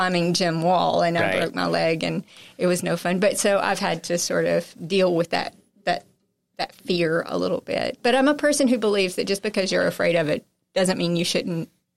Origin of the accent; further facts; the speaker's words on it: Texarkana, Texas, United States; But, you know, I'm from Texarkana.